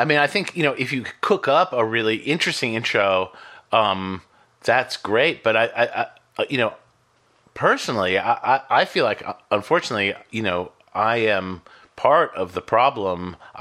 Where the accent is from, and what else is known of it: Boston, Massachusetts, United States; born or raised there